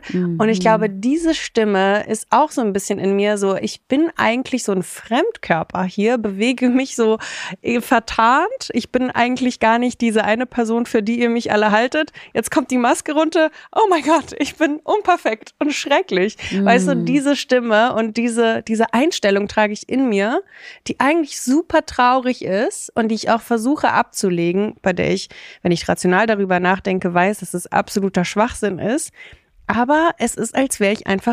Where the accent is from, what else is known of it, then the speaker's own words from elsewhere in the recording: Germany; born there; Ich bin gerade so in Deutschland geboren und meine Eltern konnten auch noch kein Deutsch. Ich habe durch Fernsehen und Kindergarten dann Deutsch gelernt.